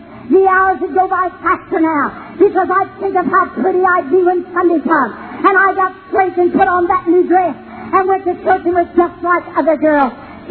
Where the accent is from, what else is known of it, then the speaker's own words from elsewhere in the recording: Claremont, Minnesota, United States; still has a bookstore in Claremont, Minnesota, my hometown.